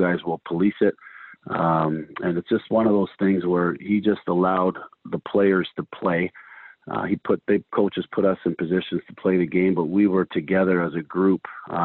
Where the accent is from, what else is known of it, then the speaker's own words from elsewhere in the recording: Hamilton, Ontario, Canada; I'm born and raised in Hamilton, and for a little bit more money I might have made back then, it just wasn't worth going out to another team out west.